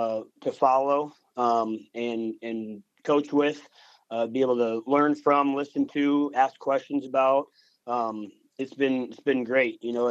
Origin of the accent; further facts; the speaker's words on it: Vincennes, Indiana, United States; also born or lived in Sioux Center, Iowa; I'm back and forth from southern Indiana, a town called Vincennes, and Sioux Center, Iowa. Kind of back and forth from grade school